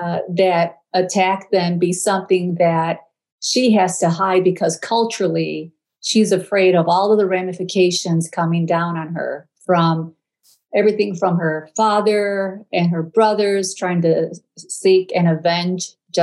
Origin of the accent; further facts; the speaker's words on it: Chicago, Illinois, United States; I was born and raised in Chicago, in a barrio